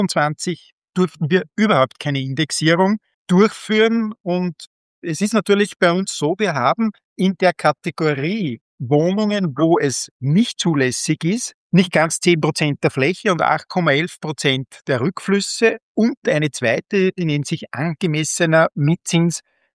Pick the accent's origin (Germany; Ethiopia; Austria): Austria; Linz, Upper Austria; Ich komme aus Linz